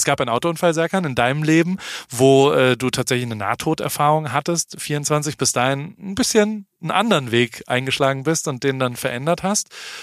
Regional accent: Heidelberg, Baden-Württemberg, Germany; Ich komme ja aus Heidelberg

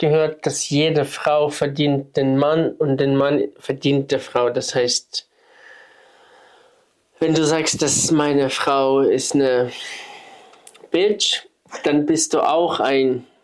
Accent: Ukraine; German is a second language; ich komme aus der Ukraine. Ich bin, wie alt bin ich? 37 Jahre alt. Naja, Jewish.

